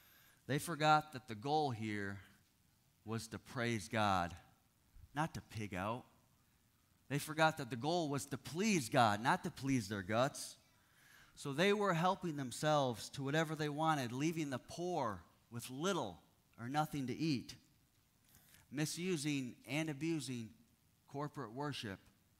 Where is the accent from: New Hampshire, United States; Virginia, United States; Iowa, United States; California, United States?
Iowa, United States; But growing up in Northeast Iowa, where there used to be a farm every half mile